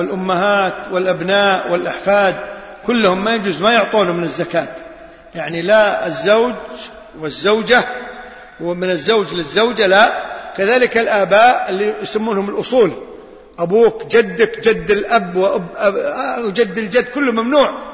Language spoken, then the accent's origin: Arabic; Kuwait; اليوم يعني ما أدري، ما يعني خاص عندنا في الكويت هنا ما أعرف